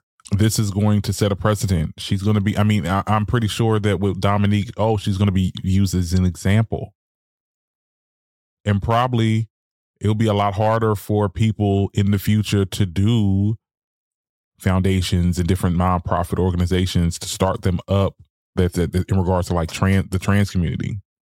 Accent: Trenton, New Jersey, United States; she's from Trenton, New Jersey, and that is my hometown.

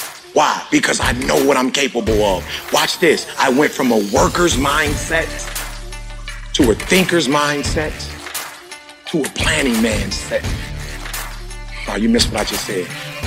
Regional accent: Detroit, Michigan, United States; I couldn't be a multimillionaire because I grew up in Detroit, Michigan.

